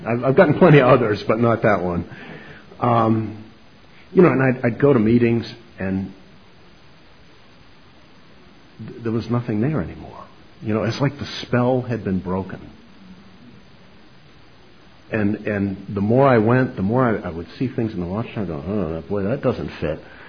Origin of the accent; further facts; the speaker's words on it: Maine, United States; Now, we're from Maine.